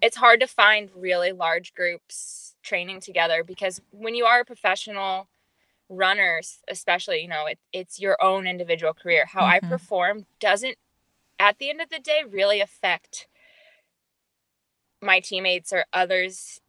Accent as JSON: {"language": "English", "town": "Nixa", "region": "Missouri", "country": "United States", "tie": "born or raised there", "said": "growing up in Nixa, I was recognized, but just like any other kid is"}